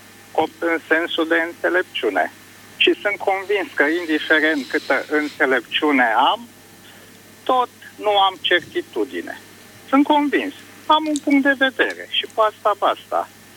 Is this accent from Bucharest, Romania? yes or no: yes; Bucharest, Romania; Sunt din București